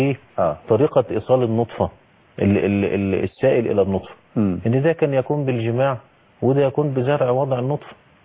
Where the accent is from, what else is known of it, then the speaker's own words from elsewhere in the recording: Egypt; ده احنا عندنا في مصر عادة سيئة، عادة السبوع